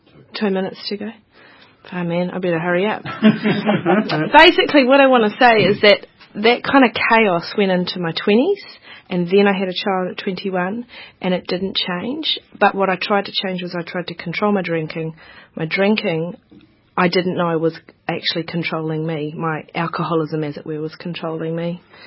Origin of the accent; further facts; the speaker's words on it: Hawke's Bay, New Zealand; and I grew up in Hawke's Bay.